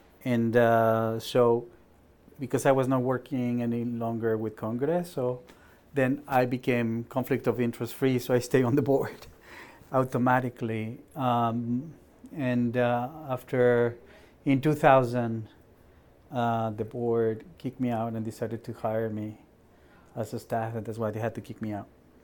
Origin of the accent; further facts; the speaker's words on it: Mexico City, Mexico; moved away as an adult; I'm originally, I was born and raised in Mexico, mm-hmm. Mexico City. My father's Japanese. My mother's Mexican-French. It's a whole combo. I came here originally to study at Penn.